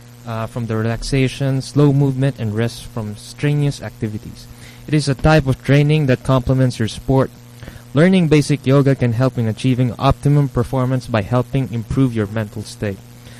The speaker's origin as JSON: {"language": "Tagalog", "country": "Japan", "tie": "born or raised there", "said": "lumaki ako sa Japan."}